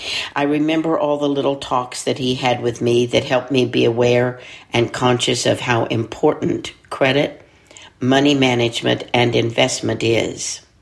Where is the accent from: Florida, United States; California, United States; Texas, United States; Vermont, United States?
Texas, United States; Pecos; born or raised there; also born or lived in Fort Stockton